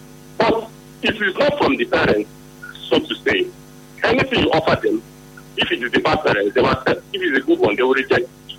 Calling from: Imo, Nigeria; Yes, I'm calling from Imo State.

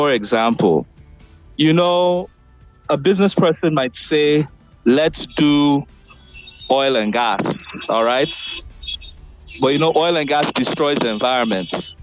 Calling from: Cotonou, Littoral, Benin; Yes, I'm calling you from, I'm just around Cotonou.

